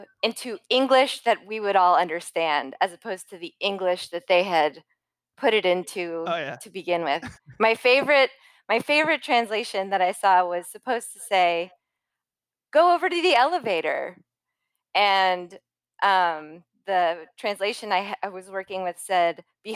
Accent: Los Angeles, California, United States; So I'm from Los Angeles, born and raised. I grew up in the Hollywood Hills. I went to Harvard Westlake, so I guess that's kind of bougie.

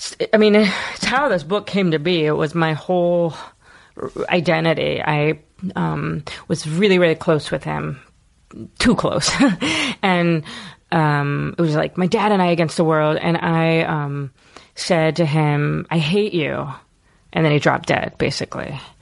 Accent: Philadelphia, Pennsylvania, United States; born there; Yes, I was born in Philadelphia, South Philadelphia.

